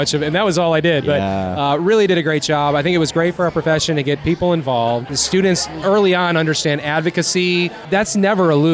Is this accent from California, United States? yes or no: no; Alden, New York, United States; Buffalo, New York. Alden, New York, a small town outside near Lancaster. Nobody knows where it is.